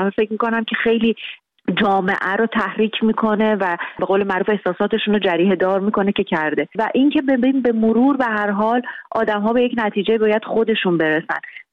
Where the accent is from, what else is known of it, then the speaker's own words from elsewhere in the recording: Iran; moved away as an adult; بیرون از ایران هستم، ولی من داخل ایرانم همیشه تند نوشتم، بازخواست شدم و اصلا علت مهاجرتم هم همین تند بودن و قلم تند و تیز و زبان تند و تیز بود